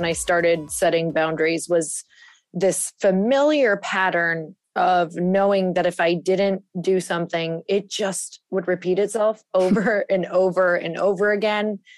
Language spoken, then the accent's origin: English; Midwest, United States; especially I was born in the, or I was raised in the Midwest, which is just very like passive.